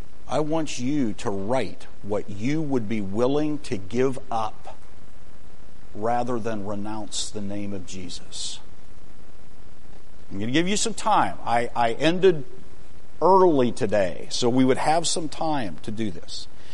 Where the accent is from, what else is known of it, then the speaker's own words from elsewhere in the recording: United States; We're Americans. There may be one or two of you that are not. 99% of us are Americans. We're American Christians.